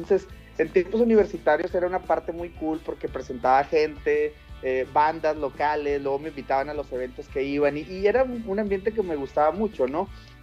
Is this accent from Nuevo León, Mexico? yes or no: yes; Monterrey, Nuevo León, Mexico; now in Vancouver, Canada; yo soy de Monterrey, México. Vivo actualmente en Vancouver, Canadá.